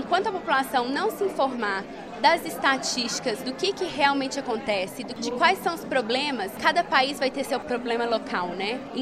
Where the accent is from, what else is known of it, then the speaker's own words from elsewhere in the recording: Brazil; Bom, eu sou brasileira. Eu nasci e cresci no Brasil